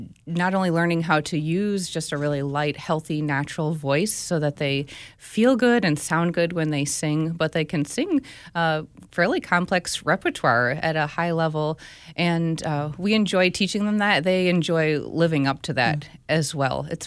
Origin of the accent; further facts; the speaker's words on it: New Hampshire, United States; moved away as an adult; Well, I grew up in New Hampshire, so I'm a Northeast girl, but I came out to the Midwest for college and then never went back.